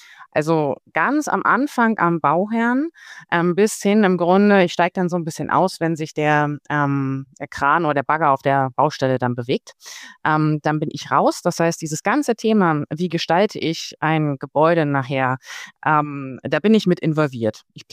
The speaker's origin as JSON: {"language": "German", "region": "Berlin", "country": "Germany", "tie": "born there", "moved": "yes", "said": "das hat mich auch von meinem Geburtsort Berlin an die Küste getrieben"}